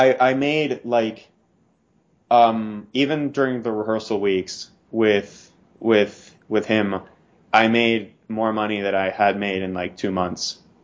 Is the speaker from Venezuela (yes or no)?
yes; Venezuela; I grew up in Venezuela, so I had sort of connections with the Latin scene and the Latin alternative scene.